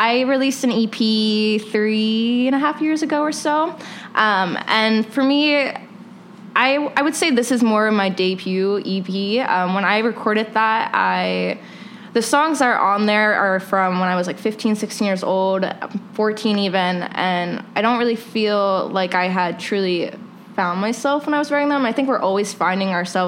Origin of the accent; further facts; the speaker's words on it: Maryland, United States; anytime I'd go home to visit my family in Maryland, I was trying to record.